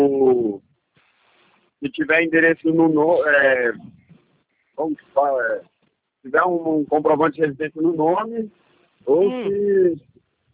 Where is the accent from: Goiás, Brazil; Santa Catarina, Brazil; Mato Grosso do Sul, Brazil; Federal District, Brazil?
Federal District, Brazil; Brasília; now in Rio Claro, Brazil; Isso, eu sou de Brasília, mas moro em Rio Claro.